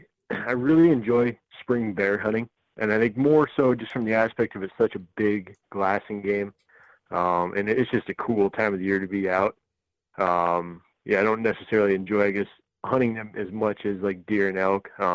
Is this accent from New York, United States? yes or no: no; Idaho, United States; also born or lived in Western Montana; I was born in Northern Idaho, and I spent my childhood growing up both there and in Western Montana.